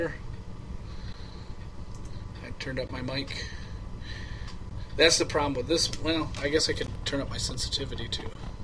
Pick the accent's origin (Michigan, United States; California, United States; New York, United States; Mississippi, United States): Michigan, United States; I've said it. I don't care. I'm from Michigan.